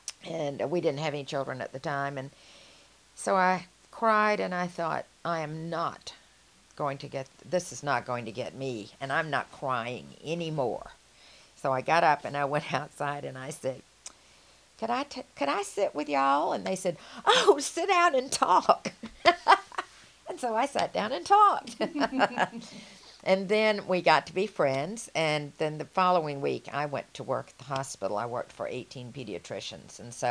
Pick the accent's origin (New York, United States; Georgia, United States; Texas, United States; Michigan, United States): Georgia, United States; Atlanta; accent: Southern; well, they wanted to know all about the South. Now, Jimmy Carter had not been president at the time, so my accent was really as strange to them as theirs was to me.